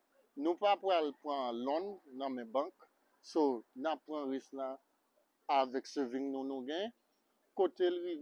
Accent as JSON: {"language": "French", "country": "Haiti", "said": "pour nous ca montrer que nous même en tant que haïtien, nous gain en pile nos cafés."}